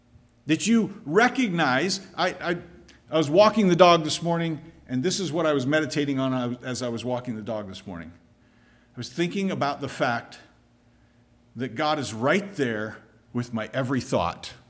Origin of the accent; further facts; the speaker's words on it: United States; I'm an American. I'm all about independence. We celebrate Independence Day.